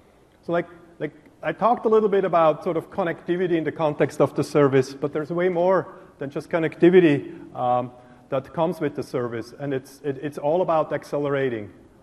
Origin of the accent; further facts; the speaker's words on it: Switzerland; accent: Swiss; as you can hear from my accent. I'm from Switzerland.